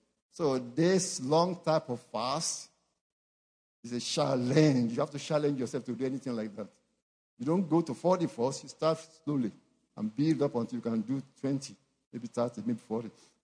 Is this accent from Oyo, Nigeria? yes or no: yes; Ibadan, Oyo, Nigeria; I was going to my hometown. In Ibadan, Nigeria, the Molete Motor Park